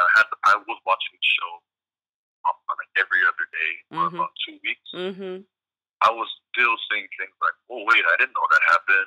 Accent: American Samoa; Yeah, I'm originally from American Samoa

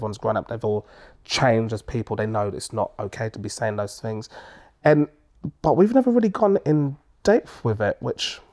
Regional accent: United Kingdom; born there; because I might sometimes I'll say I'm from Britain, I'm born here, my parents are Jamaican

